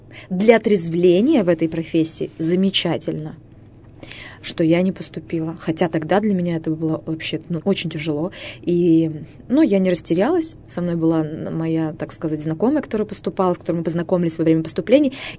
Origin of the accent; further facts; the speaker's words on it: Chusovoy, Perm Krai, Russia; Жила я тогда на тот момент в городе Чусовой, я там родилась, Пермская область, мой родной город.